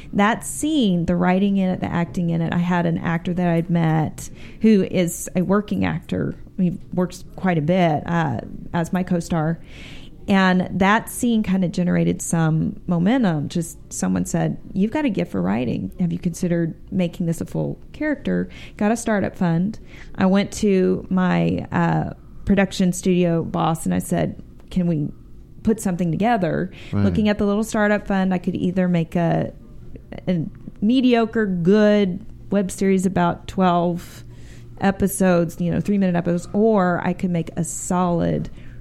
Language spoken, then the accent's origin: English; United States; accent: American; You don't need to have an American accent, and my American accent was very thick in French.